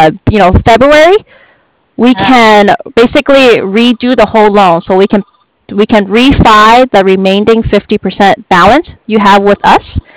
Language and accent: English; Berkeley, California, United States; I lived in Berkeley. I grew up in Berkeley, very cold.